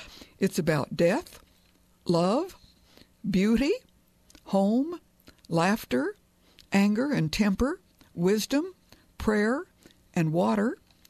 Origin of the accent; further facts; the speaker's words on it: Kansas, United States; and I grew up in Kansas, but I don't usually read books about the Midwest unless it's a send-up